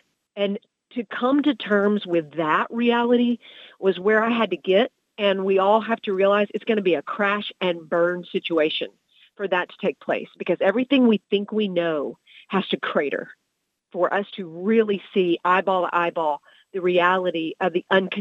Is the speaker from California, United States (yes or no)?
no; Texas, United States; for me, growing up in the Bible Belt of the world, East Texas, it was really easy to be a Christian.